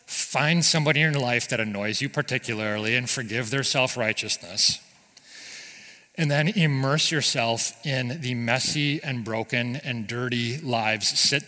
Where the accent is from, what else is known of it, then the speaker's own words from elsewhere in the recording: United States; because growing up in America, I've always heard it's great to give people second chances